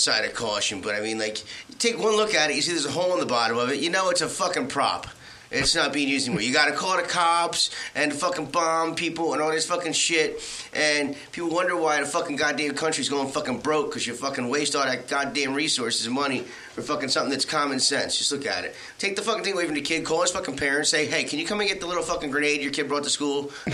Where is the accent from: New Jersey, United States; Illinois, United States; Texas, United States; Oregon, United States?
New Jersey, United States; also born or lived in Los Angeles; I mean, I'm from Jersey, I lived in LA for 10 years.